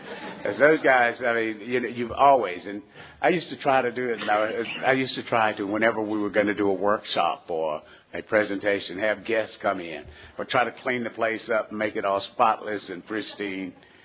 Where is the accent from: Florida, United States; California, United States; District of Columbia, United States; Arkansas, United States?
Arkansas, United States; we're from Arkansas